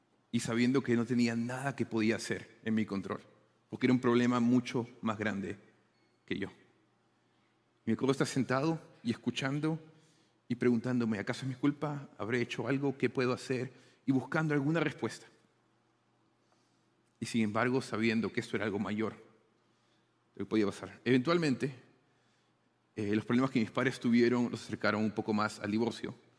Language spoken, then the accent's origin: Spanish; Lima, Peru; soy originalmente peruano de Lima, de una ciudad, la capital de Perú, una ciudad muy grande.